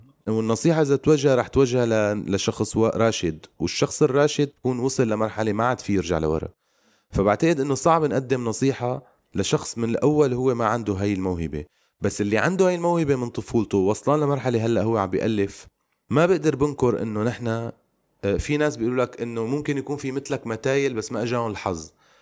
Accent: Aleppo, Aleppo Governorate, Syria; يعني ما في شيء اسمه أنه أنا شخص من حلب والدراما بسوريا من بالشام بالعاصمة

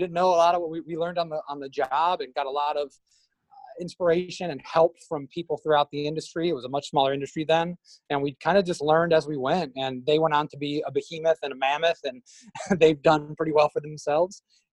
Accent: Detroit, Michigan, United States; I moved down to South Florida from Detroit, Michigan in the early 2000s.

